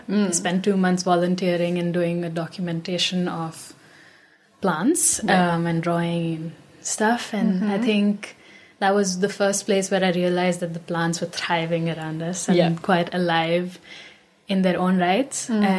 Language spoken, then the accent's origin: English; India; I am from India. I live in Bangalore. And for the last 2 months, I've been in Dunedin.